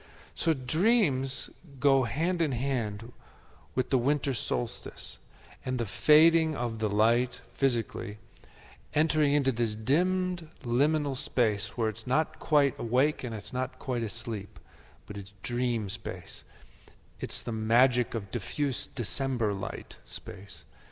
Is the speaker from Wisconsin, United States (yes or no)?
yes; Wisconsin, United States; like where I grew up in Wisconsin, the light gets stretched.